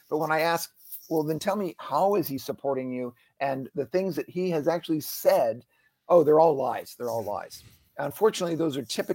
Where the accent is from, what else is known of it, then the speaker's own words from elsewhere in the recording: Virginia, United States; to include in my home state of Virginia